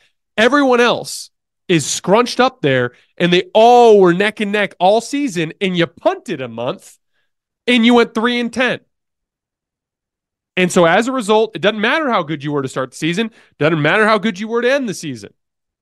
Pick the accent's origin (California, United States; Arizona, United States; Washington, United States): Arizona, United States; Tucson; because I'm from Tucson, Arizona. I don't have a team.